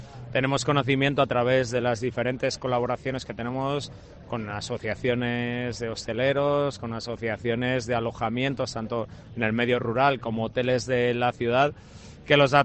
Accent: Matapozuelo, Castile and León, Spain; also born or lived in Valladolid; mi ciudad es Valladolid, mi pueblo es Matapozuelo.

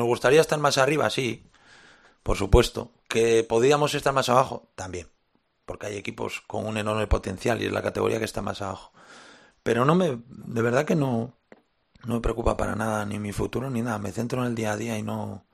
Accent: Spain; soy muy forofo de España. Pues, bueno, es mi país

